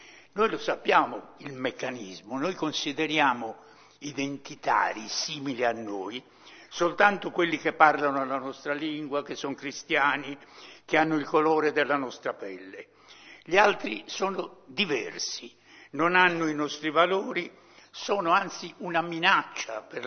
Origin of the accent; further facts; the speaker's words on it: Lanusei, Sardinia, Italy; born there; Io per caso sono nato a Lanusei, non c'era nessuno a Lanusei.